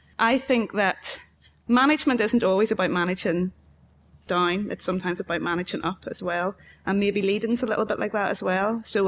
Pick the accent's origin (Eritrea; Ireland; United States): Ireland; We've got about 10 minutes because I'm from Ireland and I talk fast.